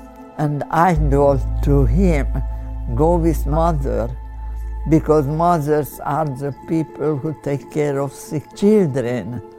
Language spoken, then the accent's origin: English; Hungary; born there; English is a second language; I was born in Hungary, 1925.